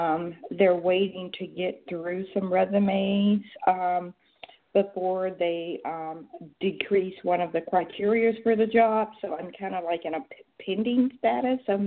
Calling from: Georgia, United States; from Georgia.

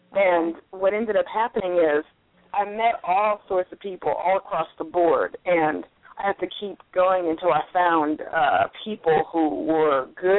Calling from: Alameda, California, United States; I'm calling from Alameda, California, which is up Northern California.

